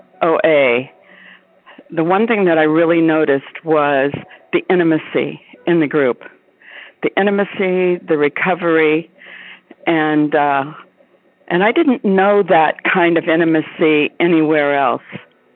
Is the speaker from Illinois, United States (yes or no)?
no; Anthem, Arizona, United States; I'm from Anthem, Arizona